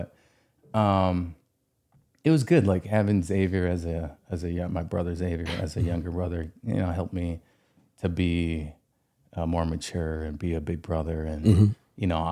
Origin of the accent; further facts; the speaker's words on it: Milwaukee, Wisconsin, United States; I was born in Milwaukee on the south side.